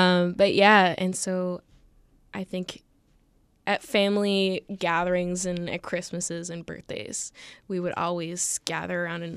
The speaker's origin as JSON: {"language": "English", "town": "Montreal", "region": "Quebec", "country": "Canada", "tie": "born or raised there", "also_born_or_lived": "Winnipeg", "lives_now": "Toronto, Canada", "said": "So I'm from Montreal, Quebec. And I grew up there for most of my life, and then I spent a little bit of time in Winnipeg, Manitoba."}